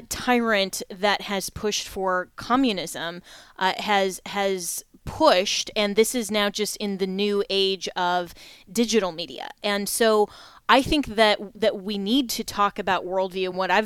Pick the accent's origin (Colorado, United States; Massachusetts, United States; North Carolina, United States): Colorado, United States; now in Florida, United States; Coming from Colorado, which used to be my home state, which was one of the first to pass Amendment 64 in that state